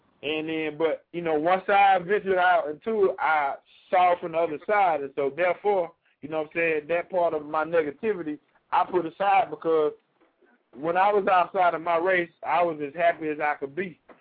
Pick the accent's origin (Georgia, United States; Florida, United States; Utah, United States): Georgia, United States; And I grew up in Georgia and, well, you know, black, white, whatever.